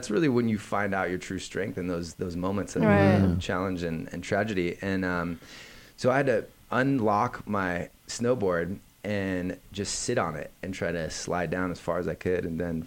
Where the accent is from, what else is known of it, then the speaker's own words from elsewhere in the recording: North Bend, Washington, United States; I grew up in a little town called North Bend.